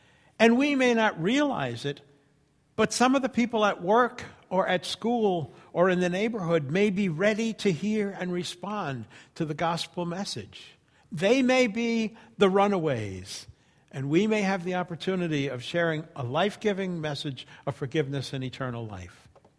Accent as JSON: {"language": "English", "region": "New York", "country": "United States", "tie": "born or raised there", "said": "I was 18 years old, and where I grew up on Long Island, for example, Christians were few and far between."}